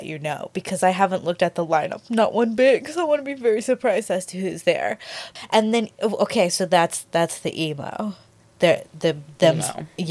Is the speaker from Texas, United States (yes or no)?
yes; Texas, United States; See, I'm from Texas.